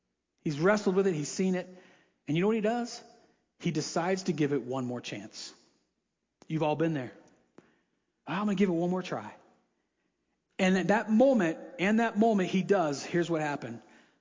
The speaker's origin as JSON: {"language": "English", "country": "United States", "said": "I'm an American, by God. I live in Montana."}